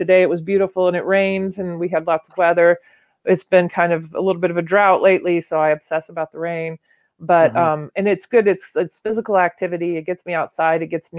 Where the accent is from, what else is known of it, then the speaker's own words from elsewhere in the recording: Louisiana, United States; But I grew up in Louisiana.